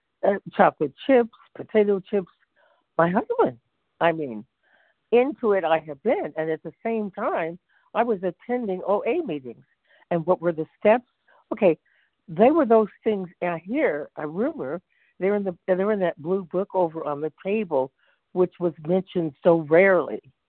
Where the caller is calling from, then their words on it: California, United States; I'm calling from California, and I'm so grateful for the meeting.